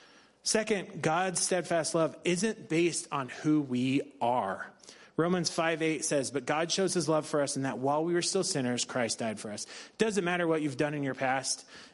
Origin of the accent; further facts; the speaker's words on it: United States; You know, being an American where rule of law is so important and there's these standards of right and wrong